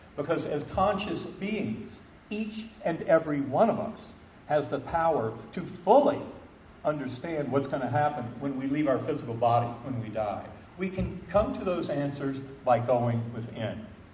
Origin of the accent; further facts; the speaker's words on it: North Carolina, United States; it's not exactly what I might have been taught in my Methodist church growing up in North Carolina.